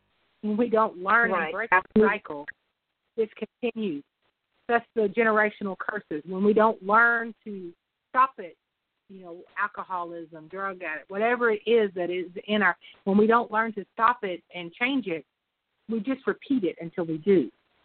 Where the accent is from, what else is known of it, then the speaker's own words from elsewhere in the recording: Texas, United States; My friend and I, we're from East Texas, and women are just not celebrated out here like they should be.